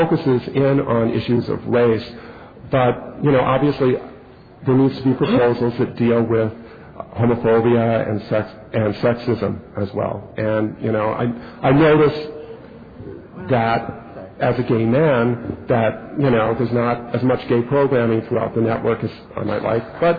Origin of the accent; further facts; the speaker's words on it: New York, United States; I'm from the New York listening area